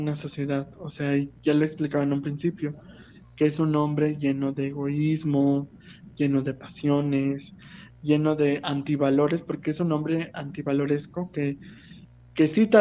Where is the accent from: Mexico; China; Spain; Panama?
Mexico; Mexico City; yo, por ejemplo, aquí en la Ciudad de México, pues, de donde soy originario